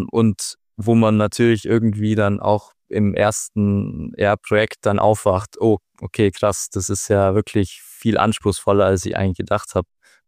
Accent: Kempten, Bavaria, Germany; born there; Und habe dann erst in Kempten, wo ich geboren bin, ein anderes Studium begonnen

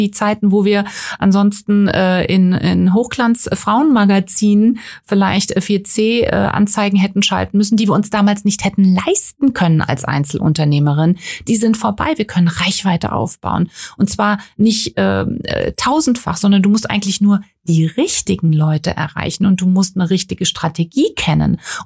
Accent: Limburg an der Lahn, Hesse, Germany; Jetzt von uns, wir kommen ja aus Limburg an der Lahn

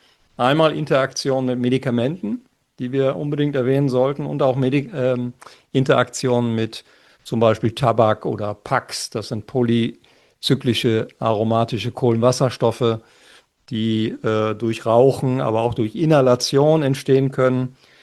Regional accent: Lower Saxony, Germany; moved away; ich komme ja aus Ostfriesland, da trinkt man gewöhnlicherweise dreimal drei Tassen Tee am Tag. Ja, seitdem ich nicht mehr in Ostfriesland lebe, ist das ein bisschen abhanden gekommen.

